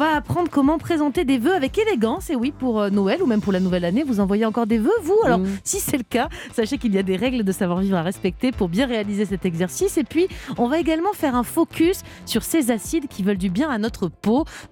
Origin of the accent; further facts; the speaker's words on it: Trouillas, Occitanie, France; On dit ça chez moi, à Trouillas, en Catalogne.